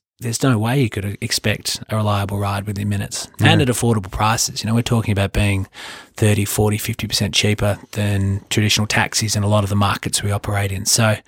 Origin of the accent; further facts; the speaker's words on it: Melbourne, Victoria, Australia; operating in my hometown of Melbourne that made me really think this is something I really want to do.